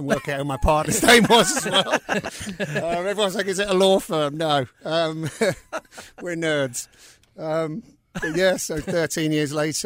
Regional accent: South East England, United Kingdom; moved away as an adult; now in Charlotte, United States; I'm originally from England, sort of London and the southeast. Moved to the States in 2004. So coming up for 20 years.

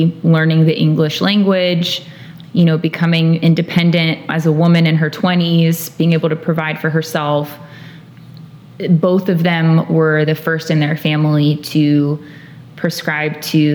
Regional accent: Chino, California, United States; now in Nashville, United States; And I grew up in Chino Valley.

